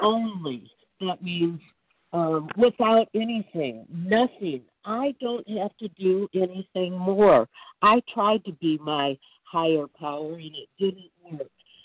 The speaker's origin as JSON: {"language": "English", "region": "Michigan", "country": "United States", "said": "from Michigan, recovered compulsive overeater."}